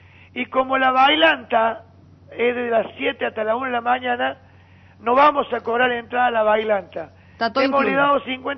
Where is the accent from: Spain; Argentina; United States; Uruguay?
Argentina; eso es lo que es mi tierra, mi país, mi Argentina.